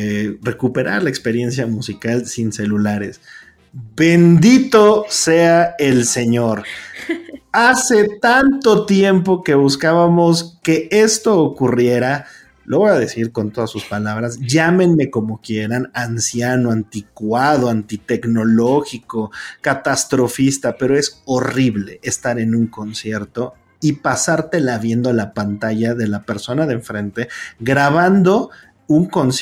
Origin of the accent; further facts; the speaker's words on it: Mexico; Estamos como mexicanos priorizando otros gastos